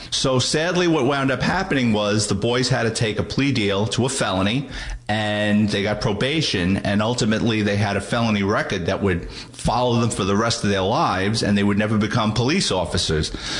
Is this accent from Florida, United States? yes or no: no; Bronx, New York, United States; When I was a young boy growing up in the Bronx, we couldn't get our hands on beer.